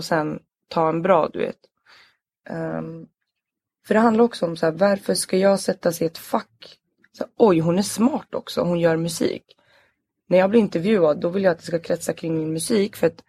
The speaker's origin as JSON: {"language": "Swedish", "country": "Sweden", "tie": "born there", "said": "alla som inte såg svenskar ut gick i svenska 2 i vår skola, även fast vi var födda i Sverige."}